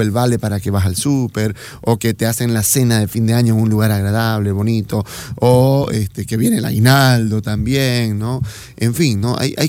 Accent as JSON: {"language": "Spanish", "town": "Trinidad", "region": "Beni", "country": "Bolivia", "tie": "born or raised there", "lives_now": "Santa Cruz, Bolivia", "said": "pasar en Trinidad, de donde soy yo, en esta ciudad pequeña, por muchísimos años"}